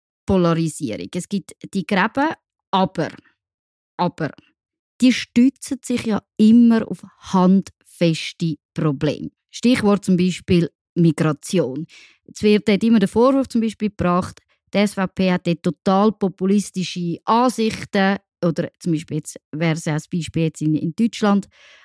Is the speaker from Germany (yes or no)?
no; Switzerland; wir als Schweizer würden vertreten